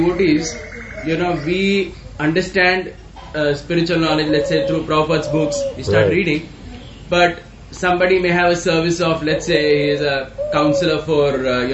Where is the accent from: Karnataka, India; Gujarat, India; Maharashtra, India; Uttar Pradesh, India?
Maharashtra, India; Pune; I'm from Pune.